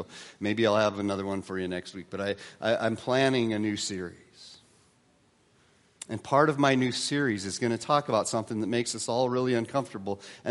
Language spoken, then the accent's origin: English; Wyoming, United States; I grew up in Wyoming, this reminds me of a flea-bitten coyote with what we called mange.